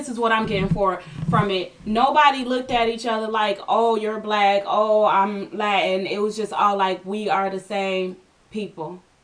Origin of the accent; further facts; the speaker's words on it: Israel; I'm from Israel, so people be like, are you Israeli? Yeah, I'm, my nationality.